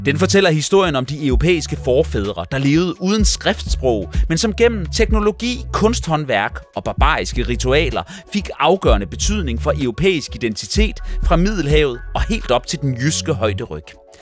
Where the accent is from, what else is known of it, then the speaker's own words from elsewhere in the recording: Aarhus, Central Denmark Region, Denmark; Jeg er også en gammel Aarhus-dreng